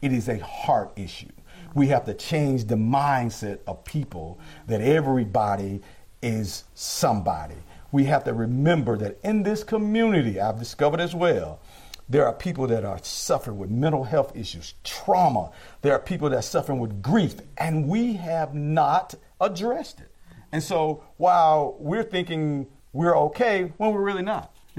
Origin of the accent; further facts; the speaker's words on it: the South, United States; I'm from the South. I grew up, oh my God, y'all don't even want to go there. I grew up, my high school, I graduated high school in 1981. In 1981 at Watson Chapel High School, we could not have the prom together with our white students.